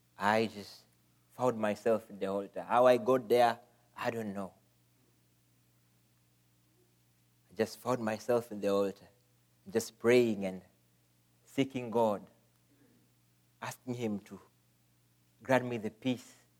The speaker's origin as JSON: {"language": "English", "country": "Kenya", "said": "I come from Kenya. That's East Africa, 8,000 miles from here. I am a member of New Hope Missionary Baptist Church in Kenya. I grew up in a Christian environment"}